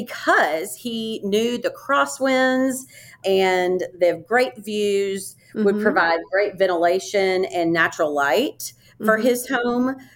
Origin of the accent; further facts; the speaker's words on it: Huntsville, Alabama, United States; also born or lived in Memphis; I'm a native Huntsvillian, although I was born in Memphis. I moved to Huntsville when I was seven.